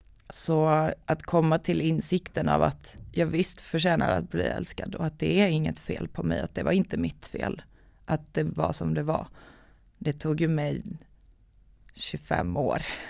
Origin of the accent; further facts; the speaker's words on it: Estonia; jag och mamma flyttade 27 gånger bara i Estland. Så 28:e flytten blev då till Sverige.